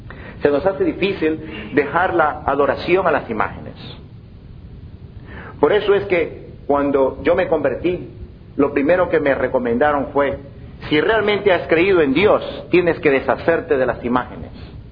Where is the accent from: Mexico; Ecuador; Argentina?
Ecuador; En mi país, Ecuador